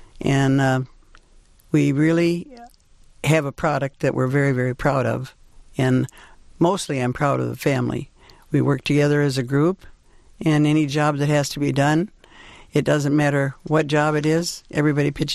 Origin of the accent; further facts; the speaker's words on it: Michigan, United States; he was from Pennsylvania, and I'm from Michigan.